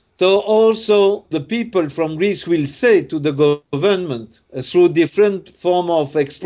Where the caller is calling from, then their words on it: Tunisia; here in Tunisia, because I am speaking from Tunisia now.